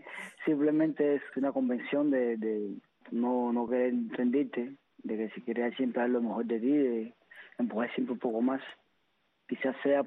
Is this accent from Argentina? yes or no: no; Santiago de Cuba, Cuba; born there; Yo nací en la ciudad de Santiago de Cuba, en el reparto de Puerto Hondo.